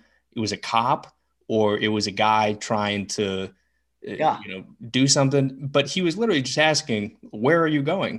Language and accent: English; United States; And that trust of strangers also feels very peculiar to me as an American